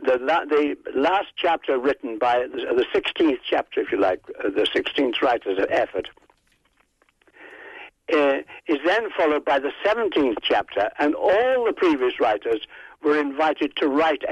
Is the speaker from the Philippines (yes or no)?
no; England, United Kingdom; moved away as an adult; Well, I'm an Englishman, as you may have guessed from my accent, and I came here in 1954, sent on a mission by a company, a London company I was working for